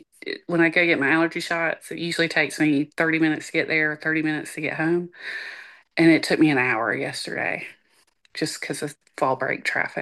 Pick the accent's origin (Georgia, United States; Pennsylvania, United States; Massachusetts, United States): Georgia, United States; I grew up in South Georgia. I know what hollering is, and these children were hollering.